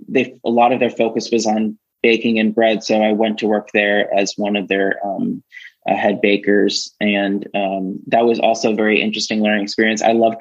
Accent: Georgia, United States; And even though I grew up in Georgia, I had really never spent any time in Athens.

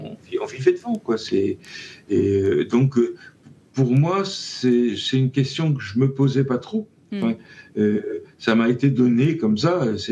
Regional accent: Brittany, France; born there; Moi, je suis né dans les Côtes d'Armor.

